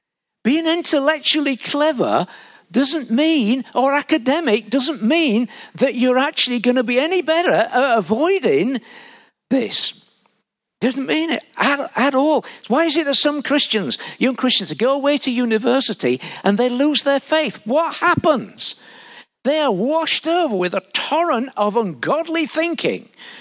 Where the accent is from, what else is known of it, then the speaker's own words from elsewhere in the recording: Yorkshire and the Humber, United Kingdom; where I grew up in Yorkshire